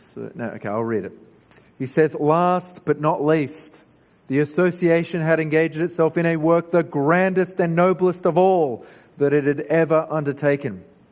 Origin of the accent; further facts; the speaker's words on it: New South Wales, Australia; now in Adelaide, Australia; I grew up in New South Wales